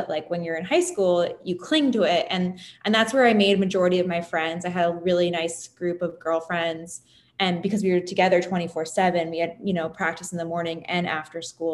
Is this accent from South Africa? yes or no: no; Philadelphia, Pennsylvania, United States; We get along and we grew up in Philadelphia, outside of Philadelphia in a suburb.